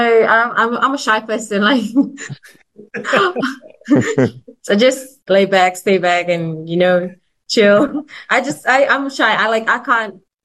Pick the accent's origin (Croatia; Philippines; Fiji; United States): Fiji; Nukubalavu, Northern Division; also born or lived in Lau; So I'm originally from Tobu Totoya in Lau, and also my mom's from Nukumbalavu village in Savu Savu. I was brought up in my mom's village. I grew up there. I went to school in Savu Savu as well, in primary school in Savarekareka and secondary in St. Bede's College.